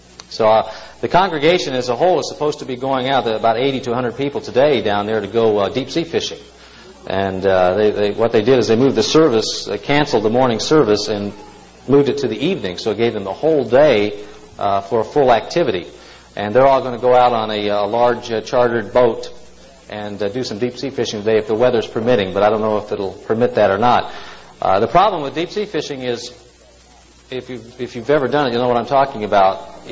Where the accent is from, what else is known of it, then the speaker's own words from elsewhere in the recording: Tennessee, United States; It sounds a little bit like where I grew up over here in Tennessee